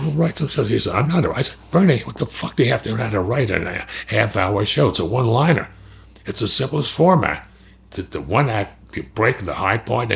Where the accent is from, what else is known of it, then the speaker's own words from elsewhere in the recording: Montreal, Quebec, Canada; born there; moved away; I was born in Canada also. Now that I know everything about you, I was born in Montreal.